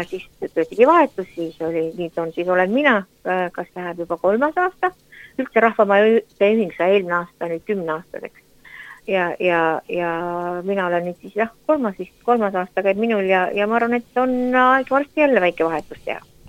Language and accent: Estonian; Saare County, Estonia; ma olen küll siit Saaremaalt